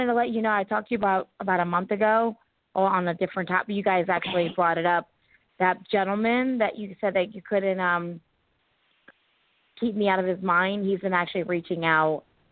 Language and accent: English; India; I'm from India